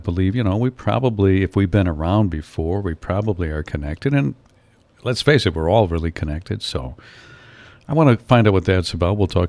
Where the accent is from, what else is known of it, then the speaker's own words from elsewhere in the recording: Northern United States, United States; also born or lived in Mississippi; And we, I guess as a Northerner, I didn't have a lot of compassion for what they went through because I felt they were in the wrong.